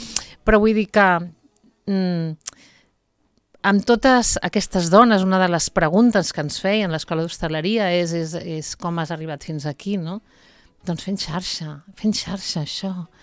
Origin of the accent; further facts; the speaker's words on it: Garriguella, Catalonia, Spain; a Garriguella, al meu poble